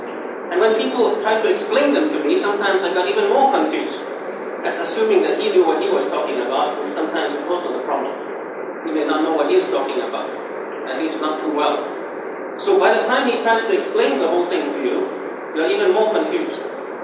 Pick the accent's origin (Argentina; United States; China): China; Shanghai; moved away as an adult; I was living in Shanghai, China at the time. I'm from Shanghai, as you may know.